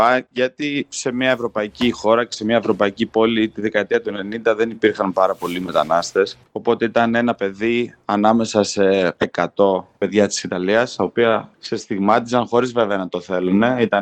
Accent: Siatista, Western Macedonia, Greece; Κατάγομαι από Σιάδη στα Κοζάνης

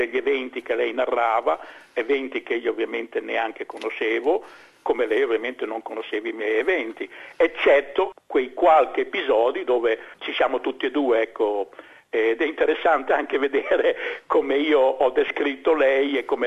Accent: Imola, Emilia-Romagna, Italy; born there; andai in Italia, a Imola, la mia città natale

